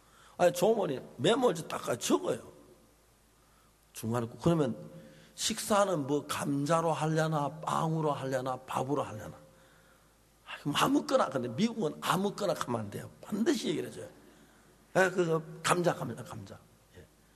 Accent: South Korea; 우리는 한국 사람이 돼서 그런 거 별 차이 없어.

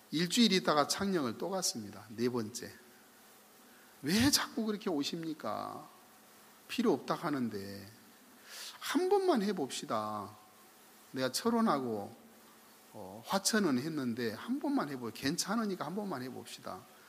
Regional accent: Naju, South Jeolla, South Korea; 저는 고향이 전라남도 나주인데 시골에서 광주까지 버스 타고 가셔서 백리를 가셔서

